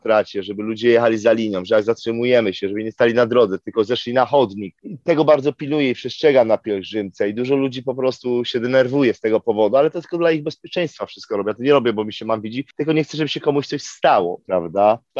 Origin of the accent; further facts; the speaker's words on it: Bielsko-Biała, Silesian Voivodeship, Poland; now in United States; Ja pochodzę z Bielska-Białej i chyba tylko ja jestem tutaj z Bielska-Białej, bo nikogo nie mogę znaleźć w Ameryce. I żyłem w górach